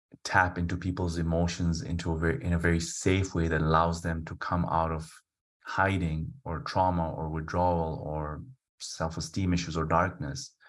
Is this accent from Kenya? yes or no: yes; Kenya; So I grew up in Kenya and we were caned every day.